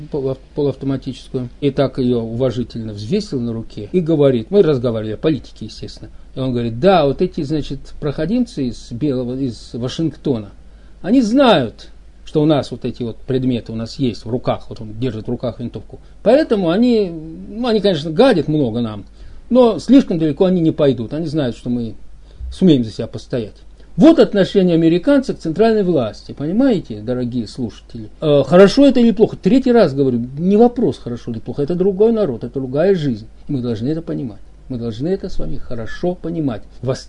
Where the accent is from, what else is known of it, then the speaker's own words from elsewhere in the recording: Russia; я рассказал, что я из России